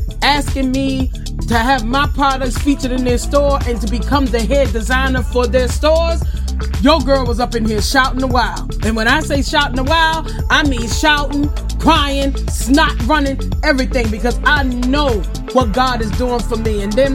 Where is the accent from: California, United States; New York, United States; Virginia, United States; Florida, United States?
Virginia, United States; Farmville; we're also in my hometown of Farmville, Virginia